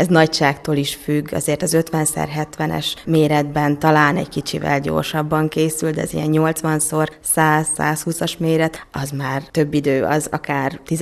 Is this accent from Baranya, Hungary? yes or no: no; Géberjén, Szabolcs-Szatmár-Bereg, Hungary; now in Tunyogmatolcs, Hungary; én Géberjénben nőttem fel, így nagyon kedves számomra. Én mindig mondom, hogy igaz, Tunyogmatolcson élek, de én géberjéni vagyok.